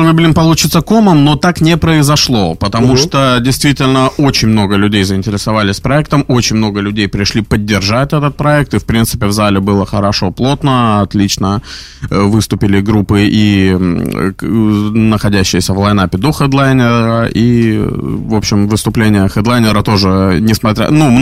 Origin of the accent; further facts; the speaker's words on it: Novosibirsk, Novosibirsk Oblast, Russia; moved away as an adult; now in Saint Petersburg, Russia; Я приехал в Питер, я из Новосибирска, и переехал на постоянное место жительства в Питер вот 5 лет назад